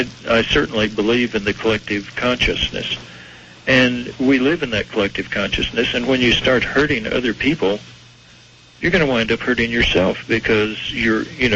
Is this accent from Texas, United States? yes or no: yes; Texas, United States; I was raised in East Texas, and, you know, if the preacher says it, then God said it, too.